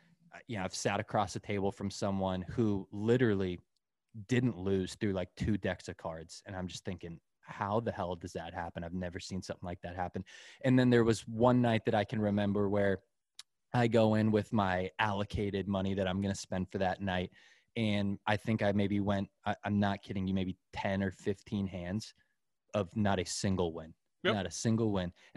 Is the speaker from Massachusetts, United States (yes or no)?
yes; Massachusetts, United States; So you need to, and plus now I'm back in my home state of Massachusetts.